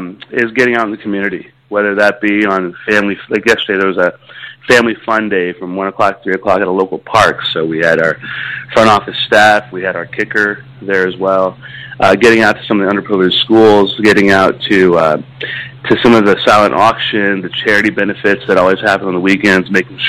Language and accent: English; Pekin, Illinois, United States; I grew up in Pekin. I grew up in Pekin.